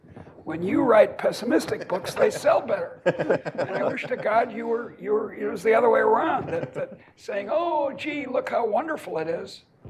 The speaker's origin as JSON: {"language": "English", "town": "Boston", "region": "Massachusetts", "country": "United States", "also_born_or_lived": "Iowa", "said": "And I come from Boston, and we have our own little ideology."}